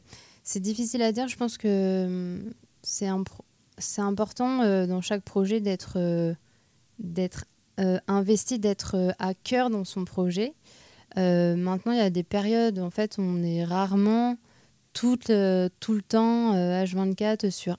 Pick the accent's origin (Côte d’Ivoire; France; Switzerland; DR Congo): France; Vendôme, Centre-Val de Loire; c'est vrai qu'à Vendôme, là où j'ai grandi, il n'y a pas masse de choses à faire, on n'est pas à Tours